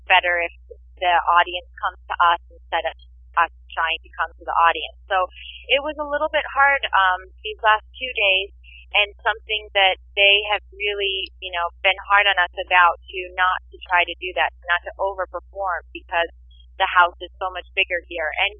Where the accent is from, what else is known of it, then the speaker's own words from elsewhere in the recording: Ohio, United States; now in New York, United States; I'm a Midwest girl. I grew up in Ohio. I came to New York City for school.